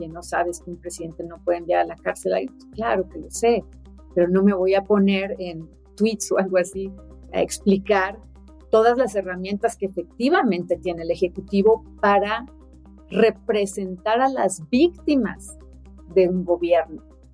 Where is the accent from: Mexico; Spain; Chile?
Mexico; Ensenada, Baja California; also born or lived in Sonora; yo soy de Sonora, crecí en Ensenada.